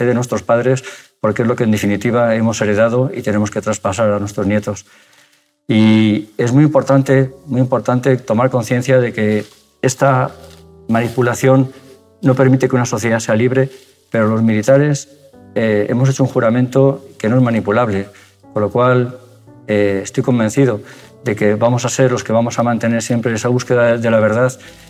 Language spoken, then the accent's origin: Spanish; Spain; yo como español me siento obligado a decir